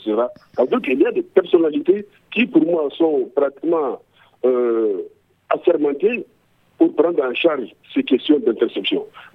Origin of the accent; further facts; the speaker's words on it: Niger; moi je pense que nous-mêmes qui sommes là, nous sommes tous des Nigériens, madame.